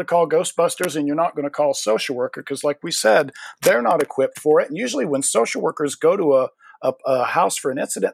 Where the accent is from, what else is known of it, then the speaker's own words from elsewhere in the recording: Midwest, United States; I grew up in the Midwest. I mean, I know about guns and gun safety.